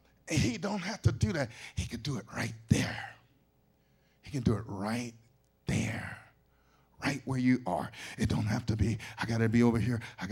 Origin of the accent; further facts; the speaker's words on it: Pittsburgh, Pennsylvania, United States; moved away as an adult; also born or lived in San Jose / Oakland; graduated from high school, went to San Jose, and went out there, so I'm away from Pittsburgh. As a matter of fact, I even got out of Pittsburgh and went over to Oakland for a while.